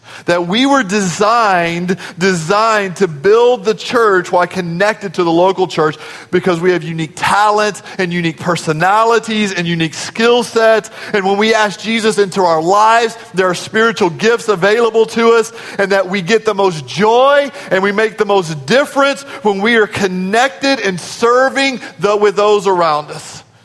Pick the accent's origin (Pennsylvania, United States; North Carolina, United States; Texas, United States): Texas, United States; Nederland; Now, I grew up in Nederland, Texas.